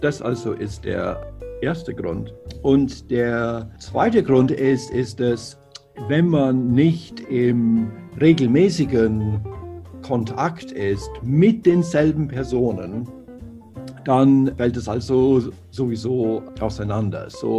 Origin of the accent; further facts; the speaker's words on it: South East England, United Kingdom; first language English; German is a second language; ich bin aus Südostengland und habe also dann spreche also dann mit englischer Standardsprache.